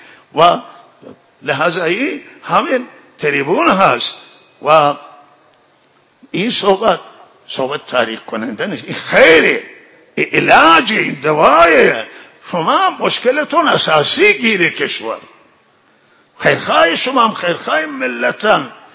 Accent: Iran; همه ما ایرانی هستیم

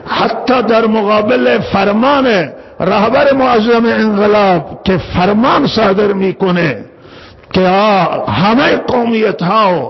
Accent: Iran; شک نیست که اهل سنت ایرانی هن. ما ایرانیم و ما برانداز نیستیم

